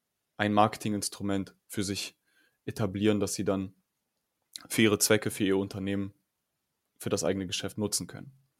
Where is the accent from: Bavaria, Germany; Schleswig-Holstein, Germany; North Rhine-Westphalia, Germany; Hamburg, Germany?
Hamburg, Germany; aktuell 21 Jahre alt. Ich komme aus Hamburg, auch hier geboren.